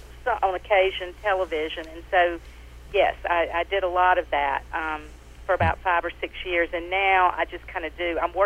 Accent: Lancaster, South Carolina, United States; folks from my hometown have, you know, made comments in Bells for Eli, oh, this has got to be like Lancaster.

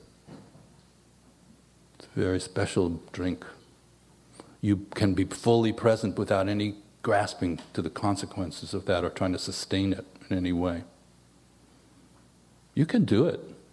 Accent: New York, United States; You know, some of it's from growing up in New York. It's like, are you talking to me? You know that vibe?

